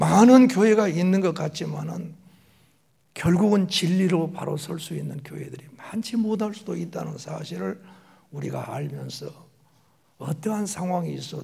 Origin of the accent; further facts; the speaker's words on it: Doam, South Korea; born there; 엊그저께 나도 도암에서 태어난 것 같은데 지금 늙은이가 되고 있습니다.